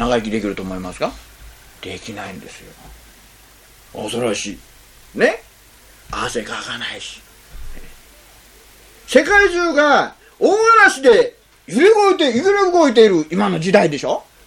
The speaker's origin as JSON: {"language": "Japanese", "region": "Shikoku", "country": "Japan", "tie": "born there", "said": "私もね、あの、四国に生まれましたけどね、"}